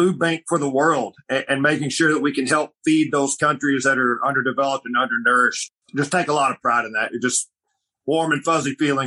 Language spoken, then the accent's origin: English; Arkansas, United States; So growing up in Arkansas